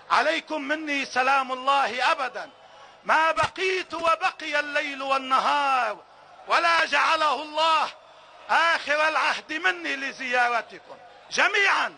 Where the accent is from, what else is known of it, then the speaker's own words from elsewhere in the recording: Lebanon; على وحدتنا الوطنية كلبنانيين